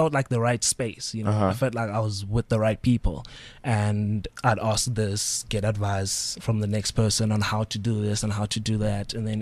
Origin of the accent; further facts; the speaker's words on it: Port Elizabeth, Eastern Cape, South Africa; Definitely not. I'm from Port Elizabeth